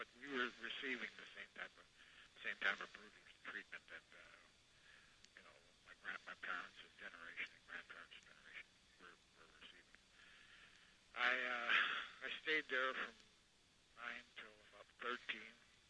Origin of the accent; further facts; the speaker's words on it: North Dakota, United States; I was raised on the Turtle Mountain Chippewa Reservation and also the Fort Todd Dakota Reservation.